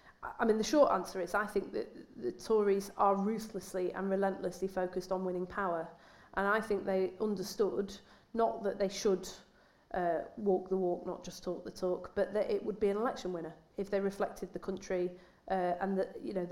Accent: Manchester, North West England, United Kingdom; young people like me growing up in Manchester can look to our role models

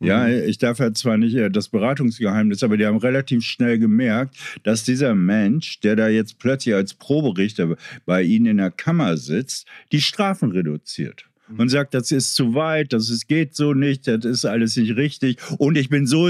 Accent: Meppen, Lower Saxony, Germany; Amsterdam ist die Strecke zu meiner Heimatstadt Meppen

